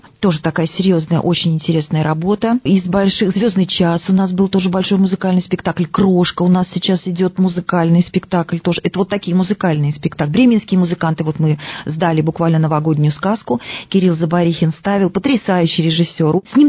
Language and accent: Russian; Penza, Penza Oblast, Russia; also born or lived in Novotroitsk; Нет, я родилась в Новотроицке, на Урале. И там же я пошла в музыкальную школу 6 лет. А потом мы уже, когда мне исполнилось 7, мы приехали сюда, в Пензу.